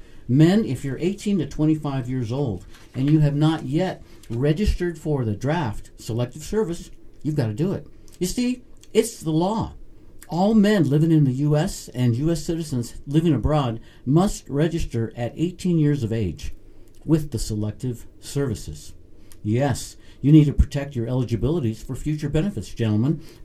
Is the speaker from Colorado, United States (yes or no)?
yes; Colorado, United States; I grew up in Colorado, and it's very reminiscent of where I moved from